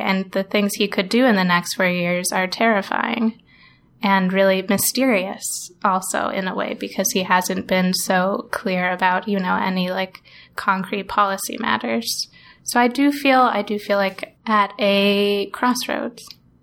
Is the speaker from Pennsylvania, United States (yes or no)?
no; Nevada, United States; And I grew up in Nevada.